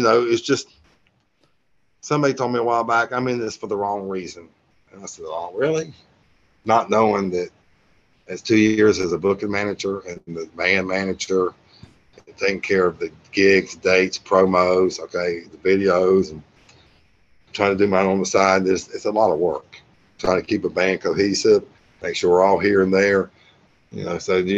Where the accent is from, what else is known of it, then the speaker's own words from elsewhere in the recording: North Carolina, United States; You know, I'm pretty simple from North Carolina. I haven't really traveled much in my life.